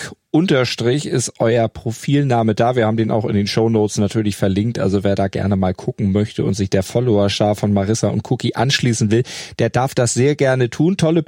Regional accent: Schleswig-Holstein, Germany; ich als nicht ganz gebürtiger Eiderstädter, aber mein Großteil meines Lebens dort verbracht

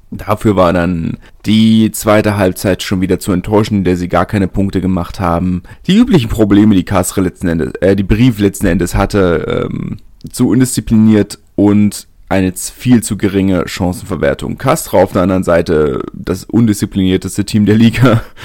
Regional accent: Berlin, Germany; ich bin Berliner.

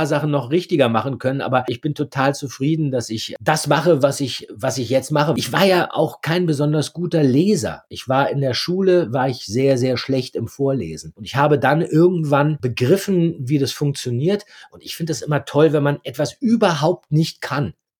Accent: Berlin, Germany; Als Berliner hatte man da immer ganz gute Karten.

